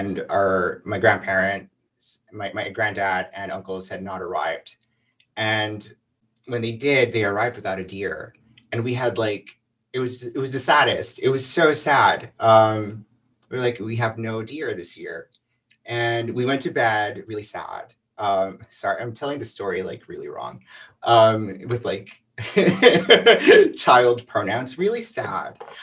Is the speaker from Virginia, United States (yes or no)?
no; El Paso, Texas, United States; also born or lived in Juarez, Mexico; I grew up in El Paso and Juarez. And summers we would spend in my mom's pueblo in Chihuahua.